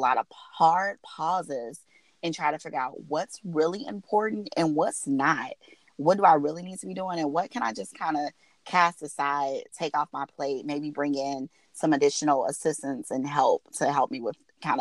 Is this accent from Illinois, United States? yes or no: yes; Chicago, Illinois, United States; I am from Chicago. I'm currently still living in Chicago, and I live there with my daughter.